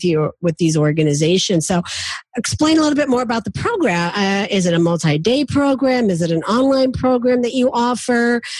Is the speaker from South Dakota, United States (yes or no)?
no; Louisville, Kentucky, United States; because y'all know that I'm from Louisville, Kentucky.